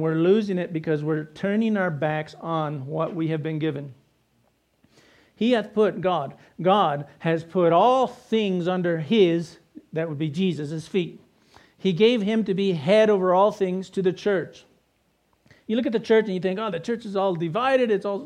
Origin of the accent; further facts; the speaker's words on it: New Mexico, United States; I was born here, raised here in New Mexico. But my heritage goes all the way back to when this was part of the Spanish Empire.